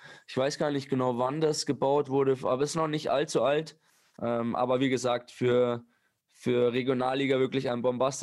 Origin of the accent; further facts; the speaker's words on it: Bavaria, Germany; accent: Bavarian; now in Chemnitz, Germany; Ich kriege es ganz gut hin, dass ich mein Bayerisch abstellen kann.